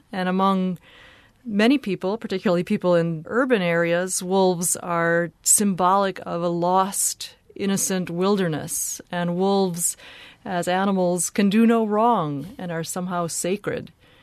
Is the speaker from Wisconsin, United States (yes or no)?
yes; Wisconsin, United States; I grew up in Wisconsin, and for me it was fascinating to learn about this new era in Wisconsin environmental history